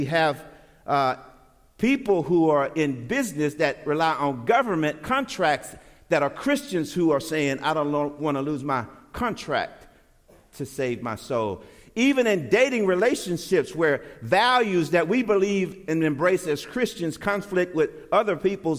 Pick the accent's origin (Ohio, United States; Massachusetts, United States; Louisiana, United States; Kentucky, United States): Louisiana, United States; Shreveport; When I was growing up in Shreveport, Louisiana, at the Galilee Baptist Church, we used to sing this beautiful song